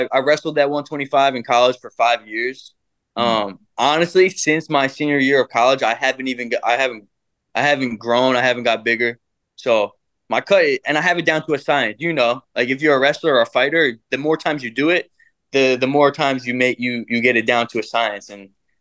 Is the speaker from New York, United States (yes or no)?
yes; New York, United States; The location, it's closer to the East Coast. I'm from New York, so I get to go closer east.